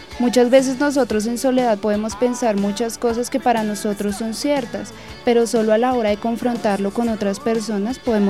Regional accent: Colombia; como la nuestra, como la colombiana.

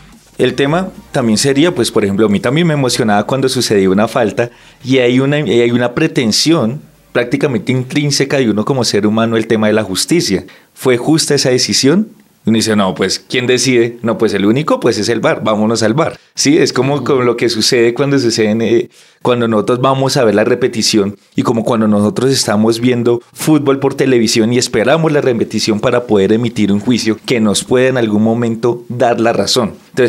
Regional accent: Argentina; Pero como soy argentino y latinoamericano y estoy en el marco de la guerra de las Malvinas

